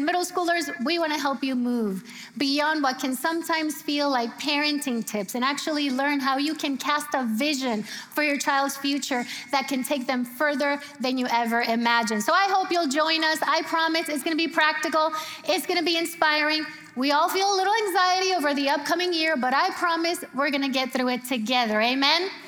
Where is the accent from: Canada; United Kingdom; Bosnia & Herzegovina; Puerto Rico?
Puerto Rico; Her name is Gabriela. We're from Puerto Rico, so it's spelled with one B and one L. Latinos in the house, you feel me?